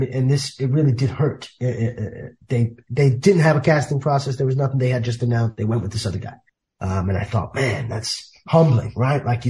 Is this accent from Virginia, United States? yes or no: no; Bronx, New York, United States; I never knew, you know, I grew up in the South Bronx. My dad's a cop.